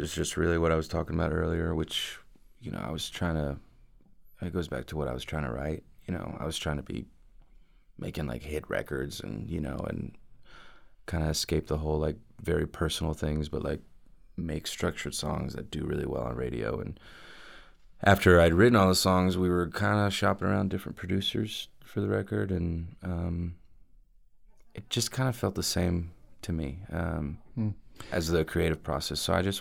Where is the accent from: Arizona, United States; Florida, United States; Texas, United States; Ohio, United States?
Texas, United States; Houston; also born or lived in Dallas / Nashville; now in Austin, United States; No, I was born and raised in Houston. Yeah, spent a few years in Dallas after that for college, then went to Nashville for about a year.